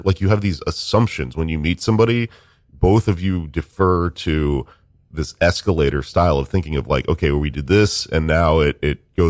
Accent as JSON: {"language": "English", "region": "Texas", "country": "United States", "lives_now": "New York, United States", "said": "I came to New York, right? Because I'm a weirdo from Texas."}